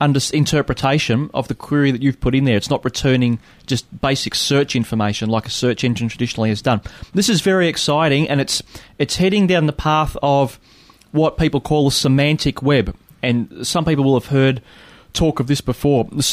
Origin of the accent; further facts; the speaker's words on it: United States; because I'm from the United States. I want to know what it is in miles.